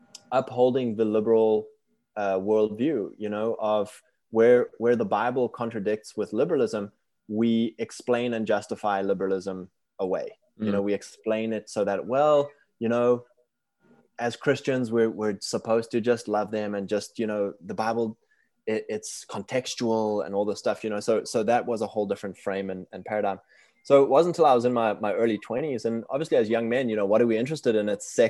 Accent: South Africa; I was born in South Africa, fourth generation British settlers down there, and kind of like a upper middle class family. My dad had his own business, and we grew up in a really rural area.

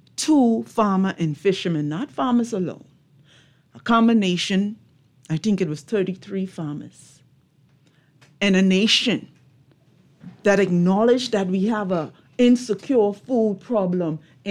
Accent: Eleuthera, Bahamas; my sister, my family, we're from Eleuthera

